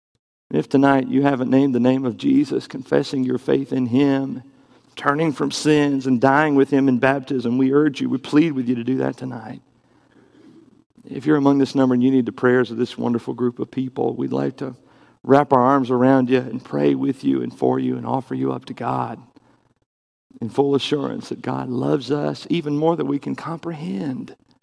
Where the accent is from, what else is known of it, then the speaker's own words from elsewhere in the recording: the South, United States; not just because that's the way I grew up, not just because I was raised in the South